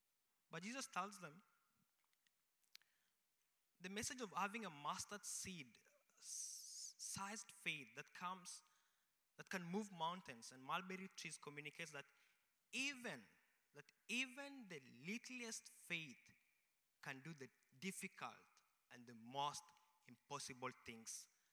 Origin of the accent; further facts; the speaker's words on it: Kenya; because I'm from Africa and I belong to Africa. But precisely, I come from Kenya. Kenya is in East Africa.